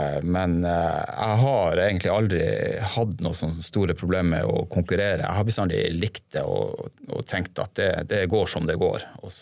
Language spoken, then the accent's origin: Norwegian; Finnmark, Norway; Så jeg kom jo fra Finnmark